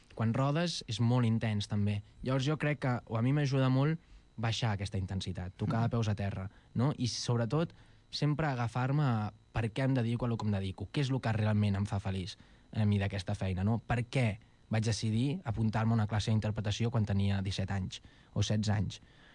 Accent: Catalonia, Spain; hem d'entendre que hi ha catalans negres. Jo sóc català. Jo he nascut aquí

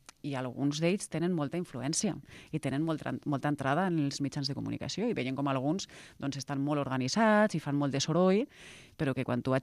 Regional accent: Valencia, Valencian Community, Spain; now in Barcelona, Spain; vostès saben que jo vinc de València, jo quan vaig arribar a Barcelona va ser una ciutat que absolutament em va captivar

